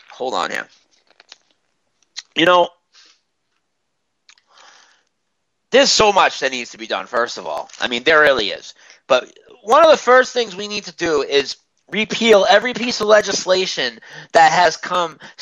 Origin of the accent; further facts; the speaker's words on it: Boston, Massachusetts, United States; No, I'm from Boston, buddy, not New York.